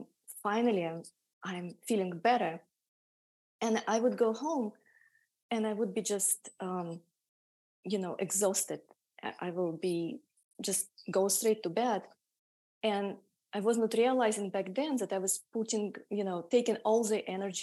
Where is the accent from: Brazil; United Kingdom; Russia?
Russia; Siberia; I was born near Mongolia and I grew up in Siberia and I went to medical school in Siberia.